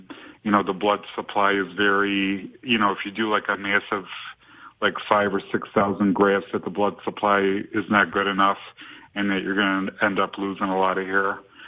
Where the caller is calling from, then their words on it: New York, United States; from upstate New York.